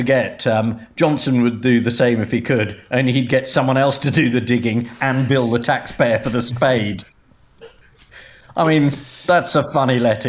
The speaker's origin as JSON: {"language": "English", "country": "United Kingdom", "said": "And that is part of being British. We do essentially find the royal family hysterical, but are perfectly capable of being very moved."}